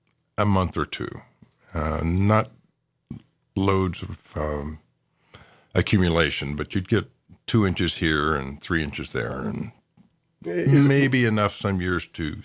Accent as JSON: {"language": "English", "town": "Knoxville", "region": "Tennessee", "country": "United States", "said": "Originally from Knoxville, which is the eastern corner of the state."}